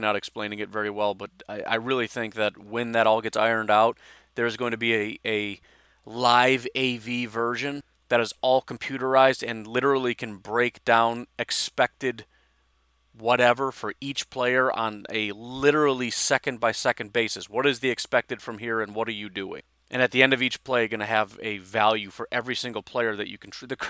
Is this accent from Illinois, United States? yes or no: yes; Illinois, United States; I've mentioned this before, but I grew up in Illinois.